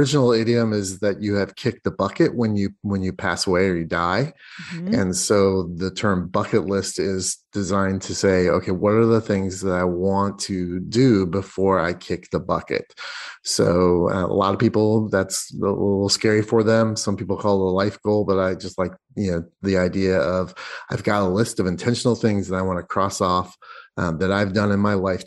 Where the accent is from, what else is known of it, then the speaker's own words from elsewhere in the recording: Indiana, United States; now in Seattle, United States; Yeah. I'm from Indiana, but currently in Seattle.